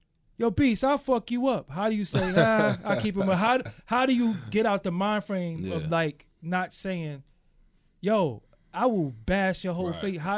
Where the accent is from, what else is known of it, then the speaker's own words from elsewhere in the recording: Brooklyn, New York, United States; Because I'm from Brooklyn, so you know mine is going to be Mike automatically.